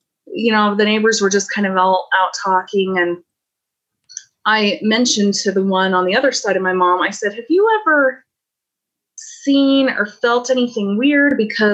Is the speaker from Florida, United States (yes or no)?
no; Utah, United States; it's based on missing people in my home state of Utah.